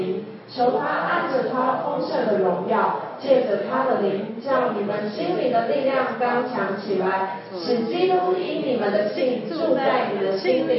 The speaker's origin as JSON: {"language": "Chinese", "region": "Taipei", "country": "Taiwan", "tie": "born or raised there", "said": "我从小是在台北粮堂长大的。"}